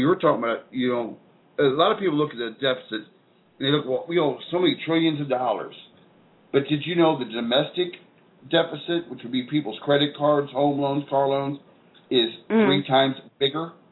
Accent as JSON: {"language": "English", "country": "United States", "tie": "born there", "said": "be an American. That's what I am. I was born here. I'm American. Doesn't matter about my color. You know, I'm part of this ground. I came from this soil right here in this country."}